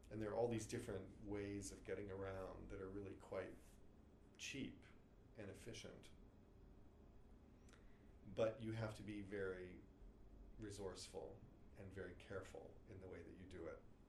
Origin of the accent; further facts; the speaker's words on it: Los Angeles, California, United States; images of my hometown, Los Angeles, seen from the point of view of a pedestrian. I don't have a car, and I get around Los Angeles on public transportation.